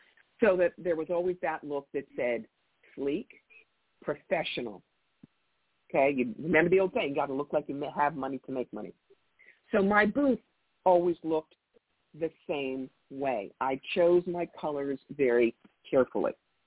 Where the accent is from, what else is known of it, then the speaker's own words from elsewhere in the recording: New York, United States; I mean, I came from a corporate background. I am a New Yorker.